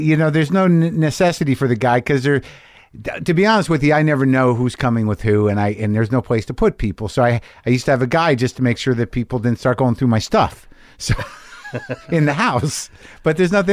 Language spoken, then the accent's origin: English; New Mexico, United States; We grew up in I grew up in New Mexico, so part of my state I think hits the tip of your state.